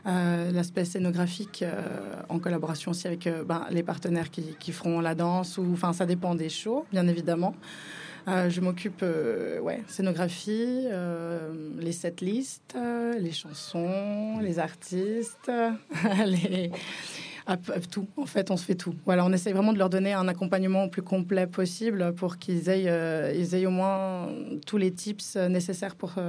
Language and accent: French; Switzerland; born there; Alors, moi, j'habite, je vis en Suisse, je suis née en Suisse.